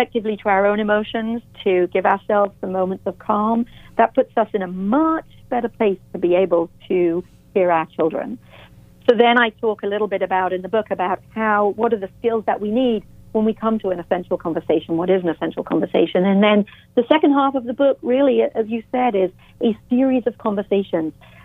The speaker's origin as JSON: {"language": "English", "region": "England", "country": "United Kingdom", "said": "I'm British, originally from England, as I mentioned earlier."}